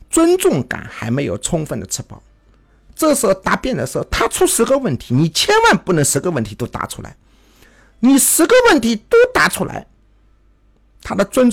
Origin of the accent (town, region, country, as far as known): China